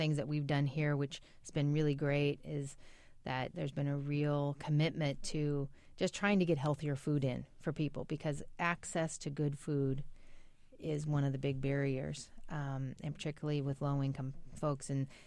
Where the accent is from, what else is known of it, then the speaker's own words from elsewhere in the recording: Ireland; Can you tell I'm Irish?